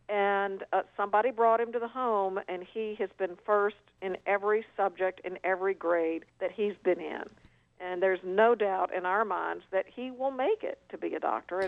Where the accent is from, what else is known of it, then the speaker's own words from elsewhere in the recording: United States; And as an American, as a Westerner, I think you have to be very careful when you broach a subject like this.